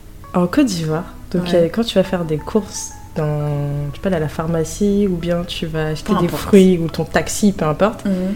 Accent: Paris, Île-de-France, France; Je viens de Paris, donc Paris, franchement, pour moi, c'est pas une vie safe.

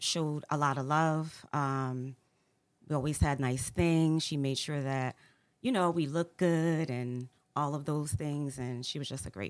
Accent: New Haven, Connecticut, United States; I grew up in New Haven, myself, along with my mother and my sister, my mom being a single mom, and I was the youngest.

